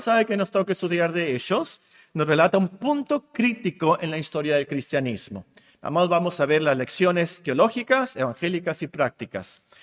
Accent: Mexico; nosotros como mexicanos.

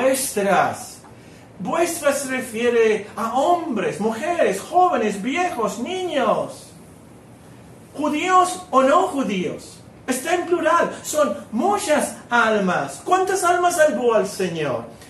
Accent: Mexico; Cuando menos yo soy mexicano.

